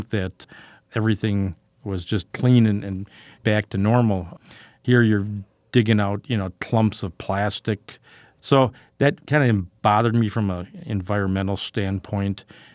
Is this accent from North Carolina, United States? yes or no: no; Wisconsin, United States; you know, I'm from Wisconsin, cheese.